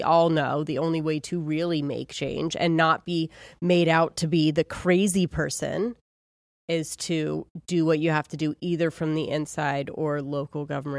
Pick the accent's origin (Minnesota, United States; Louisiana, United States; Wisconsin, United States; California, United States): California, United States; Ojai; I'm from Ojai, so there was a lot of like chaining to trees